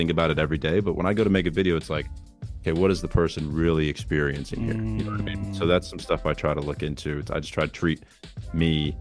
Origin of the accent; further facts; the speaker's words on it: Ohio, United States; But yeah, so I'm from Ohio, I'm in the Midwest. This is a sneak peek. I don't usually say where I'm from, but yeah, everyone in here knows I'm from Ohio now.